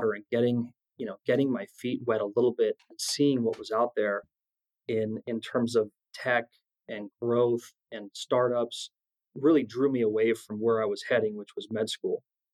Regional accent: California, United States; Obviously, growing up in California, Southern California is quite helpful in terms of weather and in terms of the competitive landscape out here.

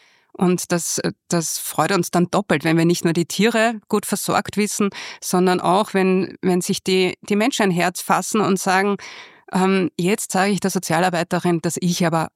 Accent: Lower Austria, Austria; Insofern sehe ich mich als kleines Mädchen im Weinviertel in verzweifelten Verhandlungen mit Daddy

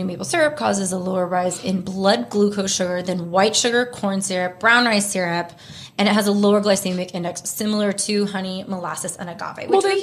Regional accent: Texas, United States; And I grew up in Texas, so same thing.

